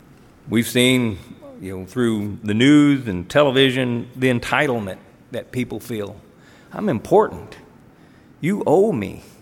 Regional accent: the South, United States; most of you know I grew up in the South, and you always went with Mr. or Mrs.

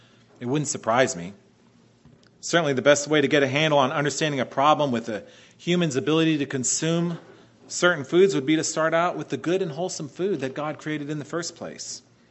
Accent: Pennsylvania, United States; You know, I grew up there in Pennsylvania, like I told you before, that river, that Schuylkill River, that corridor.

